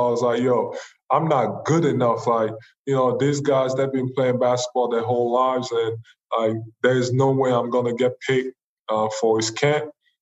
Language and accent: English; Cameroon; I'm not from here, I'm from Cameroon